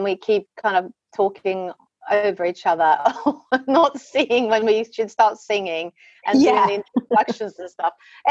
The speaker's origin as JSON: {"language": "English", "country": "Sweden", "tie": "born or raised there", "said": "growing up in Sweden, we used to kind of, we kind of learned how much a meter is by taking a step."}